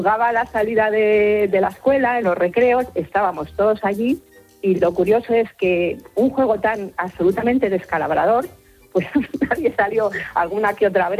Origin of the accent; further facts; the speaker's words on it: Cantabria, Spain; yo soy de Cantabria, de un pueblo que es el Valle Pequeñuco, de Valle de Rusga, y tengo 65 años.